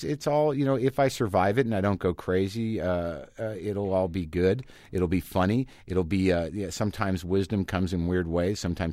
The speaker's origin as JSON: {"language": "English", "region": "New Mexico", "country": "United States", "tie": "born or raised there", "said": "I grew up in New Mexico. I understand flat land"}